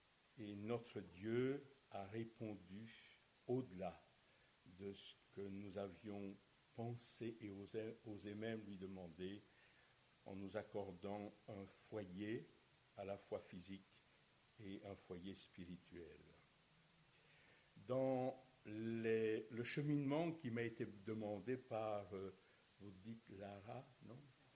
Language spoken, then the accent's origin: French; Wallonia, Belgium; nous sommes issus d'une région méconnue des Liégeois, à l'autre bout du monde, toujours en Belgique, et qui s'appelle le Borinage. Une région wallonne